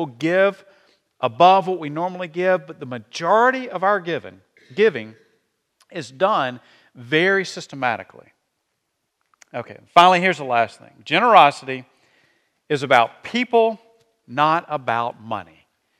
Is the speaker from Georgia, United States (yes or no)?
yes; Georgia, United States; If you've been around here for a while, you know that I grew up in the Middle Georgia area. I was gone for about 13 years before I came back.